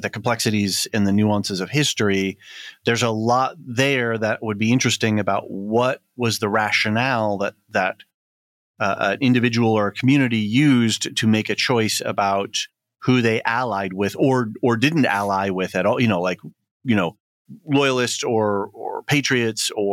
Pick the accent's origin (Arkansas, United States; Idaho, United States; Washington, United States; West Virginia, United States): Washington, United States; Seattle; I'm originally from Seattle